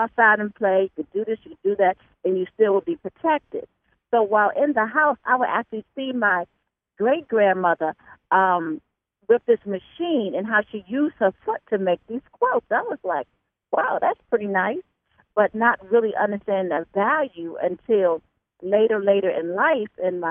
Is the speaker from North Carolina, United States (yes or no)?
yes; North Carolina, United States; I'm from North Carolina, and in North Carolina, I always thought my parents were sharecroppers.